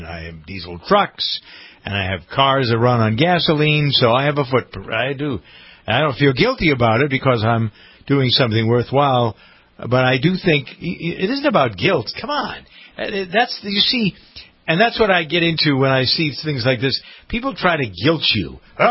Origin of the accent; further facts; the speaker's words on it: Framingham, Massachusetts, United States; I actually found a pizza place here in Framingham, my hometown